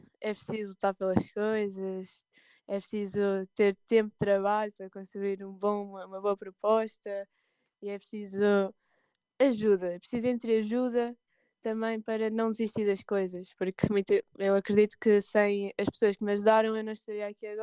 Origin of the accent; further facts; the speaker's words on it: Aveiro, Portugal; Sou mesmo de Ilha, nasci em Aveiro.